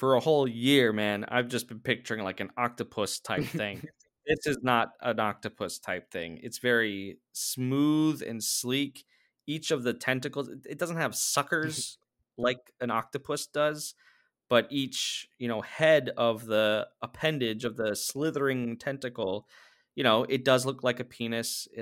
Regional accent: United States; I, you know, as an American moviegoer, I do not see full frontal nudity on either gender in my mainstream movies.

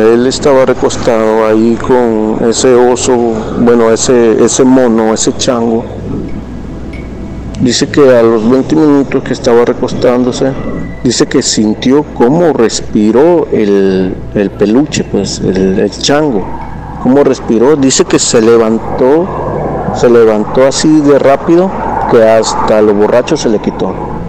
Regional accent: Coatzacoalcos, Veracruz, Mexico; now in Reynosa, Mexico; Yo soy originario de Coatzacoalcos, Veracruz, pero radico aquí en Reynosa, Tamaulipas.

